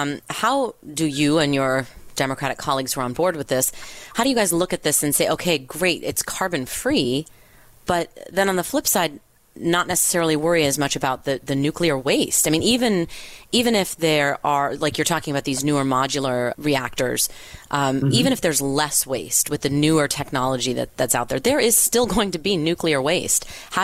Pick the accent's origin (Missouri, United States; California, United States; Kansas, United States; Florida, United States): California, United States; Okay, but I'm from Southern California. The San Onofre plant was shut down several years ago after waste was leaking.